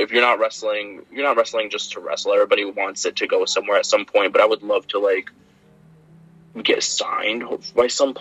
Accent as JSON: {"language": "English", "town": "Utica", "region": "New York", "country": "United States", "tie": "born or raised there", "said": "I do love Utica. It's like it's my hometown, so it is always gonna have a special place in my heart."}